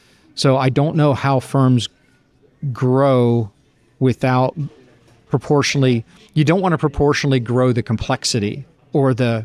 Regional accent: Athens, Georgia, United States; And so I grew up around Athens, Georgia in the 80s and 90s.

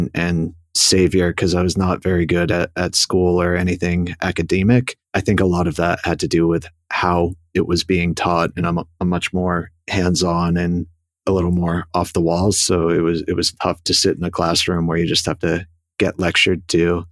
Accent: Boston, Massachusetts, United States; I was born in Boston and raised just outside the city.

